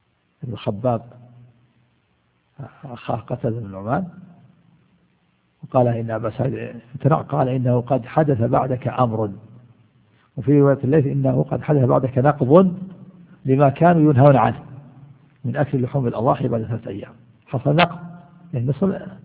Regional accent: Najd, Saudi Arabia; وكان هذا إلى عهد قريب عندنا في نجد هنا يملحون، كنت وأنا صغير كان قبل أن تجد الثلاجات

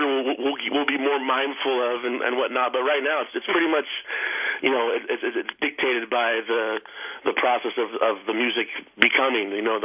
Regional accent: Sacramento, California, United States; Actually, we're born and raised in Sacramento, and so we have a really strong familial base and friend base in Sacramento.

